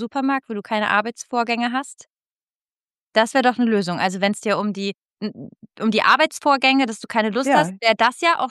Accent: Italy; now in Germany; ich komme aus Italien.

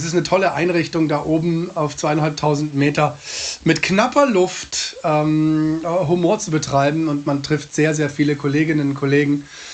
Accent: Munich, Bavaria, Germany; born there; now in Freiburg, Germany; ich bin gebürtiger Münchner, wie man dem Namen überhaupt nicht anhört und ich vertusche auch den Dialekt, ich wohne in Freiburg, also gar nicht so weit weg von Schaffhausen und dem schönen Stadttheater.

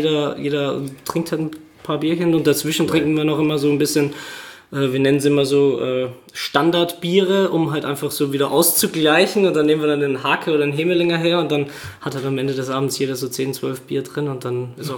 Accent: Central Austria, Austria; moved away; ich bin jetzt seit 6 Jahren, sechs Jahre sind's, 2013 bin ich hierher gekommen. Und ursprünglich komme ich so ziemlich aus der Mitte von Österreich, das ist jetzt irgendwie keine größere Stadt in der Nähe.

